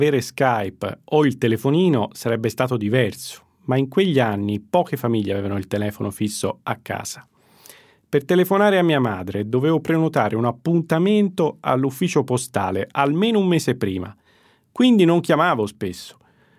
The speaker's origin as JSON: {"language": "Italian", "town": "Pescara", "region": "Abruzzo", "country": "Italy", "tie": "born or raised there", "moved": "as an adult", "lives_now": "Perth, Australia", "said": "Mi mancava Pescara, la mia città d'origine."}